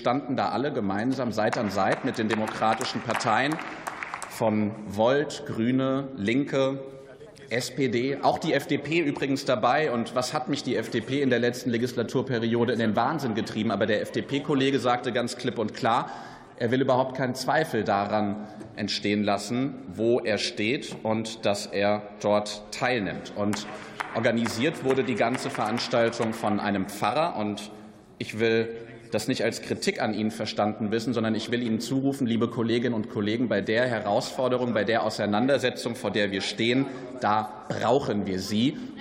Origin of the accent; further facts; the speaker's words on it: Giessen, Hesse, Germany; Gießen ist meine Heimatstadt.